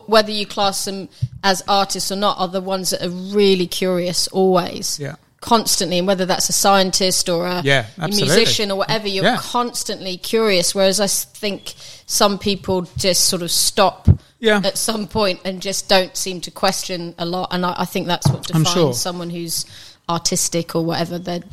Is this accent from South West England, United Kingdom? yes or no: yes; South West England, United Kingdom; Because I'm from the Cotswolds